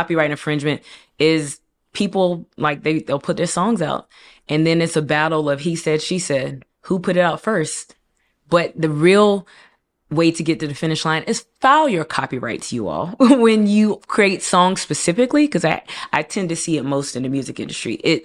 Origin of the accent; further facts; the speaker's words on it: United States; Because just because I'm Nigerian doesn't mean I know how to do business in Nigeria. I was born and raised in America.